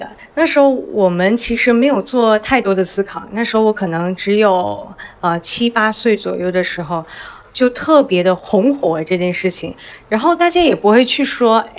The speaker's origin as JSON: {"language": "Chinese", "country": "Malaysia", "tie": "born or raised there", "said": "但我们这些华裔土生土长在这儿的，回去中国的机会比较少一些。"}